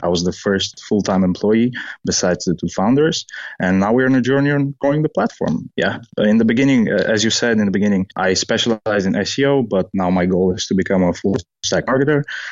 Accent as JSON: {"language": "English", "country": "Bulgaria", "moved": "as an adult", "lives_now": "Denmark", "said": "my story is that I moved from Bulgaria to Denmark almost 5 years ago to study engineering."}